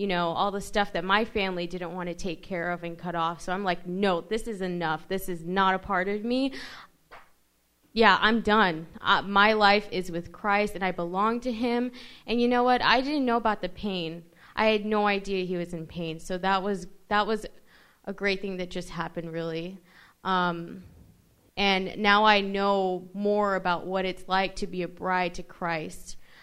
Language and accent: English; Vancouver, Washington, United States; I'm from Vancouver, Washington.